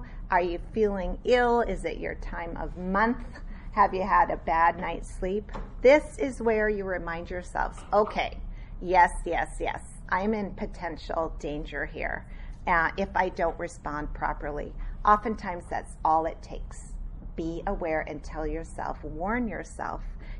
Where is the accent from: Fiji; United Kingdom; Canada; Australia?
Canada; Alberta; also born or lived in Minnesota, United States / Ontario, Canada; I grew up in really cold country. Okay, I was born in Minnesota. That gets cold. Then we moved to Alberta, Canada. That gets really cold. And then we moved later to Ontario, Canada.